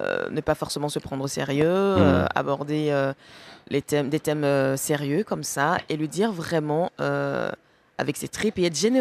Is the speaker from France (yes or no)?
no; Côte d’Ivoire; je viens également de Côte d'Ivoire